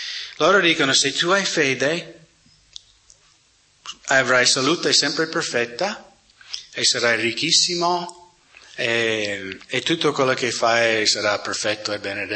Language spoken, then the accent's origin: Italian; United States; Italian is a second language; perché sono americano